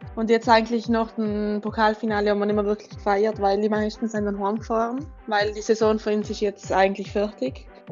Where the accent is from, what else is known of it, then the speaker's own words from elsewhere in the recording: Trentino-Alto Adige, Italy; Also halt ist dort, wo ich aufgewachsen bin. Und das ist, glaube ich, ein einzigartiger Ort mit den Bergen, mit der Familie da.